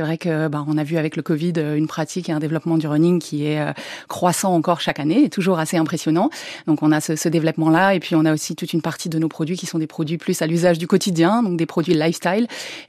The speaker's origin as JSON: {"language": "French", "country": "France", "said": "C'est forcément un moment incontournable, déjà en tant que Français"}